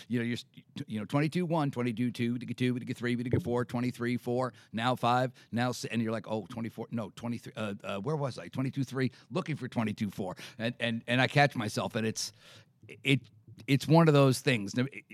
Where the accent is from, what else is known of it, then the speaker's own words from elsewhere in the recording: Long Island, New York, United States; Well, I grew up on Long Island, and we were in the horse business and horses and related items.